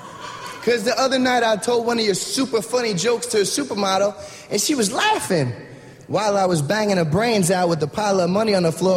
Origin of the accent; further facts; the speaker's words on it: New Jersey, United States; We're both from Jersey, and tonight's my first night doing comedy.